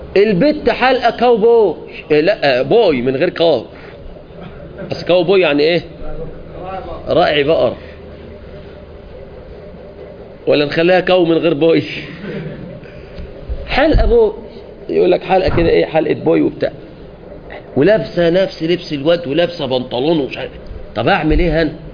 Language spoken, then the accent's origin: Arabic; Egypt; قلت لها اي ام ايجيبشن، يعني انا ايه، انا مصري